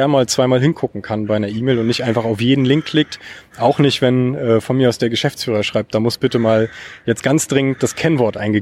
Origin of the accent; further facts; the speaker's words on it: Mecklenburg-Vorpommern, Germany; now in Stralsund, Germany; Aus der Region Rostock.